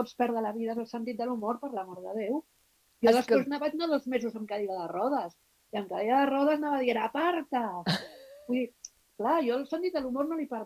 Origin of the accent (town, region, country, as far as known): Barcelona, Catalonia, Spain